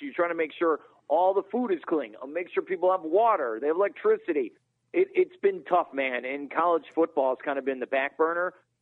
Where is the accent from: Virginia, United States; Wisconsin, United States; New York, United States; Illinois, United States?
Illinois, United States; Chicago; I grew up in Chicago in the Midwest, and you go through snowstorms and tornadoes.